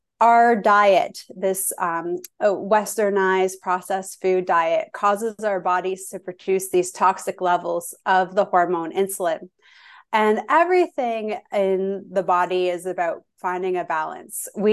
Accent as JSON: {"language": "English", "town": "Toronto", "region": "Ontario", "country": "Canada", "said": "When I met my husband, I'm from Toronto. My husband's from the San Francisco Bay Area, and we met in Orlando, Florida at a mutual counterparts engagement party."}